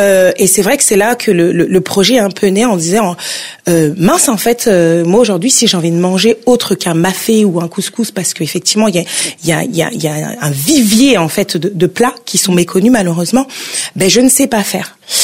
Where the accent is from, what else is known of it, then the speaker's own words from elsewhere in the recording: DR Congo; Je suis originaire du coup de Congo Kinshasa